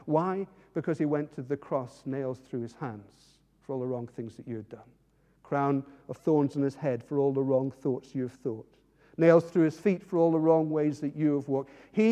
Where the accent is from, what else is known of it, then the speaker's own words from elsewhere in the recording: Northern Ireland, United Kingdom; I come from Ireland. There's a mountain called Slemish.